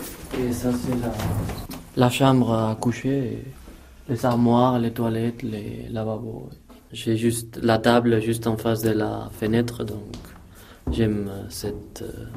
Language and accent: French; Madrid, Community of Madrid, Spain; French is a second language; now in Geneva, Switzerland; j'ai 22 ans, je viens de Madrid. Et j'habite avec Arlette depuis le mois de septembre, le mois où j'ai commencé l'université à Genève.